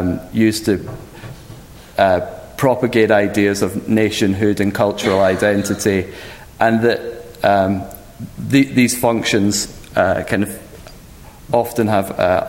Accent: Scotland, United Kingdom; now in United States; As somebody's already noticed, I'm not from these parts. Yes, I'm Scottish

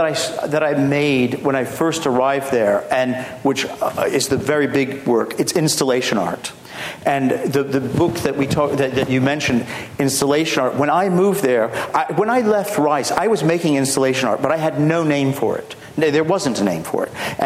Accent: El Paso, Texas, United States; And of course, as Terry mentioned, I'm from El Paso, where, you know, there's like 5,000 of such deaths last year.

